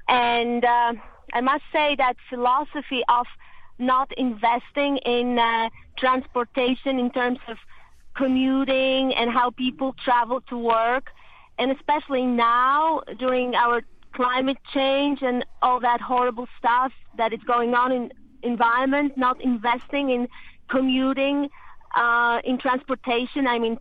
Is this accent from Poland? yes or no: yes; Poland; English is a second language; also born or lived in Germany; now in United States; I come from Poland, and I used to live in Germany, in Europe, and I love America.